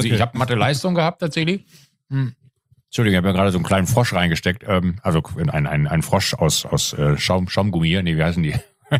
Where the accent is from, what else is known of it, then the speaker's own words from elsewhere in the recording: Aldenhoven, North Rhine-Westphalia, Germany; Ich bin in Aldenhoven dann zur Schule gegangen